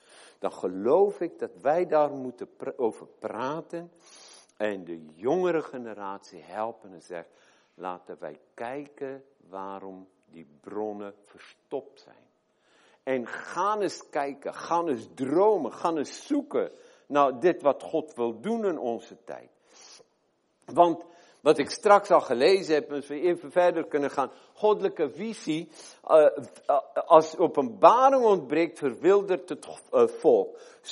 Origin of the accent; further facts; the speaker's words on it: South Africa; Dutch is a second language; En komen uit het droog land, ik kom uit Zuid-Afrika, ik kan het ook horen, ik leg wel eens de klemtoon verkeerd.